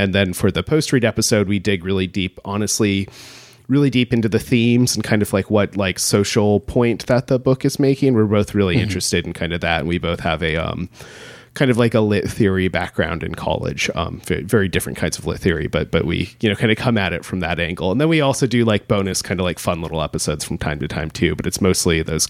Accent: Homer, Alaska, United States; So like you, Seth, I grew up in Alaska. I grew up in a smaller town called Homer, like south of Anchorage.

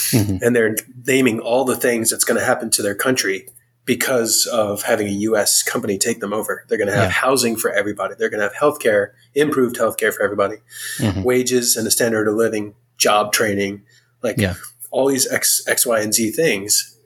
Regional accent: Maryland, United States; I grew up in Maryland, kind of a country-ish area.

